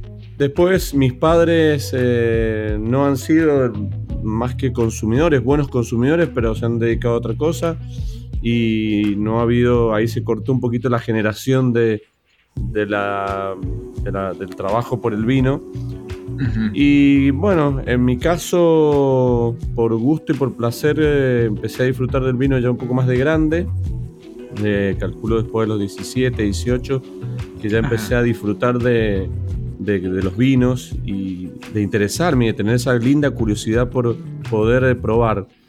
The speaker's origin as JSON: {"language": "Spanish", "region": "Mendoza", "country": "Argentina", "said": "Bien, como mendocino que mencionaste vos"}